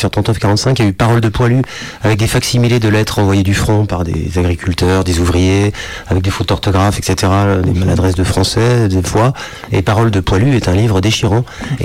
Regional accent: Côte d’Ivoire; si je vois un compatriote de Côte d'Ivoire, je vais parler le français avec. Parce que si je parle ma langue maternelle, s'il n'est pas de mon côté, il ne peut pas comprendre.

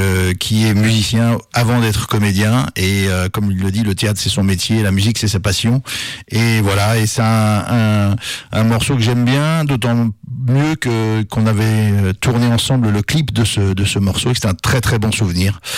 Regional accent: Lyon, Auvergne-Rhône-Alpes, France; also born or lived in Brittany; j'ai 55 ans, je suis né en Bretagne il y a donc très longtemps, mais j'ai été lyonnais tout de suite, puisqu'à 15 jours je vivais déjà à Lyon et que les familles de mes parents étaient plutôt lyonnaises et ardéchoises.

